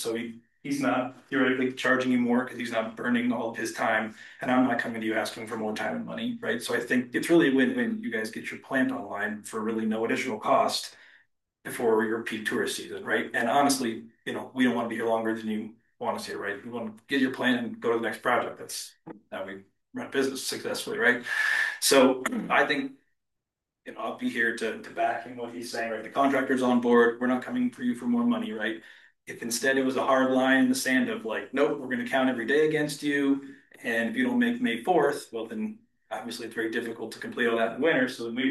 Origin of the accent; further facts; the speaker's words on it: Manhattan, Montana, United States; now in Boise, United States; So yes, we're Boise-based, but I guess Montana was home for me. I grew up in the Manhattan area